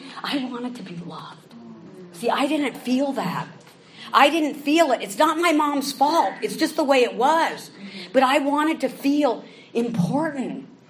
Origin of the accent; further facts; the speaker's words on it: California, United States; I'm a friggin' surfer hippie girl from California.